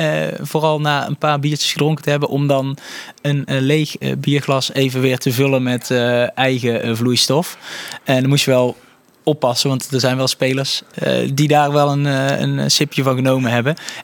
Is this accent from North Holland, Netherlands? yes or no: no; North Brabant, Netherlands; Ik denk, zal wel als Brabander, dan krijg je dat toegewezen, denk ik.